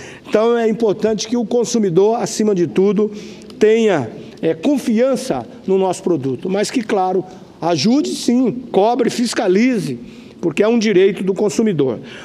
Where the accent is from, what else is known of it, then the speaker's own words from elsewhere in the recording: Rondonópolis, Mato Grosso, Brazil; a minha cidade natal, Rondonópolis, até Cuiabá, a capital do meu estado